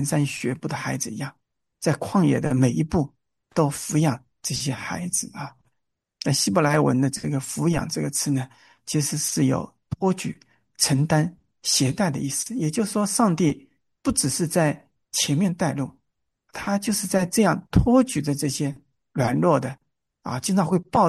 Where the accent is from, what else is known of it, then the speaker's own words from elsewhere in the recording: Hangzhou, Zhejiang, China; also born or lived in Wenzhou / Hong Kong; 我老家是杭州萧山后来到了温州，到了温州之后，在大学校园团体里面信仰得以坚固，后来呢又去了这个香港